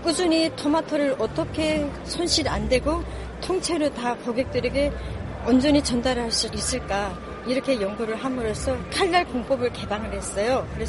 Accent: North Korea; 제가 탈북민인 것만큼

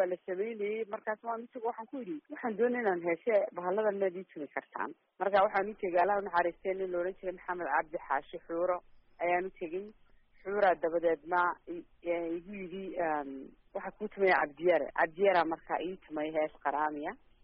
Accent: Hargeisa, Woqooyi Galbeed, Somalia; born there; waxaan ku dhashay magaalada Hargeysa

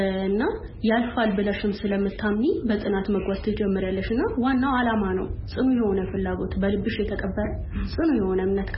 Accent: Ataye, Amhara, Ethiopia; ተወልጄ ያደኩት በአጣዬ ከተማ ነው። ትምህርቴን ከአንደኛ ክፍል ጀምሮ እስከ 11ኛ ክፍል ይሄ ማለት 2013 አጋማሽ ድረስ በአጣዬ ከተማ ነበር የተከታተልኩት።

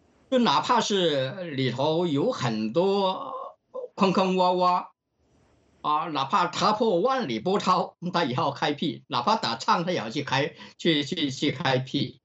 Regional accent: Australia; 这个Murdoch 是我们澳大利亚人，当然后来入了美国籍

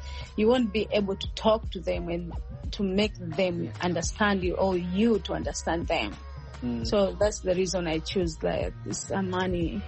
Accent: Tanzania; I know I'm from Tanzania. Maybe you say like, oh, because you're from there.

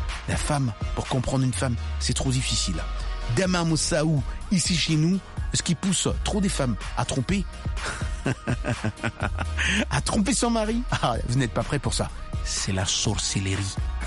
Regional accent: New York, United States; sa ville ici aux États-Unis, c'est New York. Donc on a grandi, nous, à New York

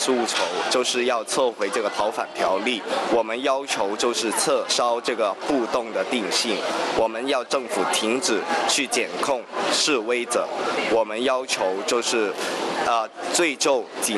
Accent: Hong Kong; 我们香港人是对民主、自由、人权、法治这些价值的坚持

